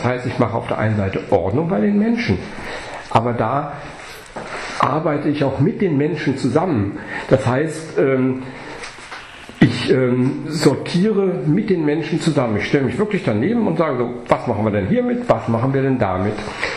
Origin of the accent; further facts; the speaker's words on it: Rhineland, Germany; Ich bin Rheinländer.